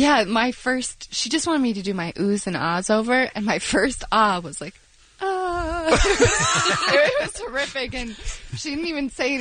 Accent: New York, United States; I'm from the Adirondacks, so the only thing that I ever remember coming to town was

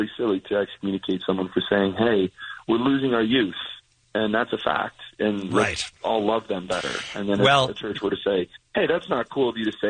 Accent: Las Vegas, Nevada, United States; And I was raised, so I was raised in Las Vegas. That's my hometown, but I did go to school in Utah, BYU

